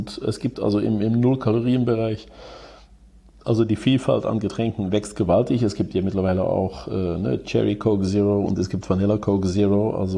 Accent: Netherlands; German is a second language; als Niederländer

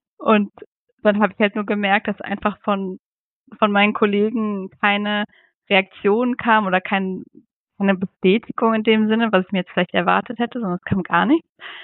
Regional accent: Germany; now in Switzerland; als Deutsche in der Schweiz

